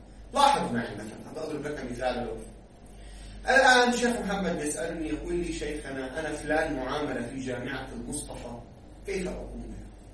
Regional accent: Lebanon; كما عندنا في لبنان اشتراك سنوي في المياه

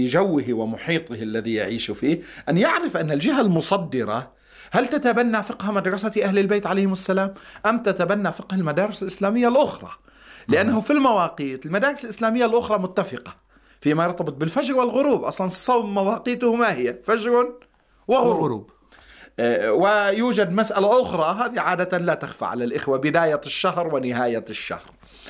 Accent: Lebanon; أنا في بلدي لبنان

